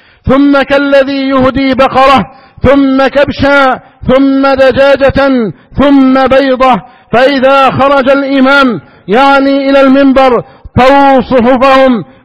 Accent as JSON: {"language": "Arabic", "country": "Egypt", "said": "اللهم احفظ بلدنا مصر من أعداء الداخل والخارج"}